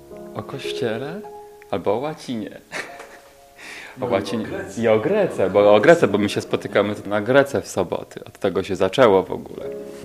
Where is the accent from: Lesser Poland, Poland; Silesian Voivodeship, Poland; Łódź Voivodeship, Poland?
Łódź Voivodeship, Poland; Łódź; Nie, ja studiowałem w Łodzi, jestem z Łodzi. Z Łodzi, a tutaj przyjeżdżam.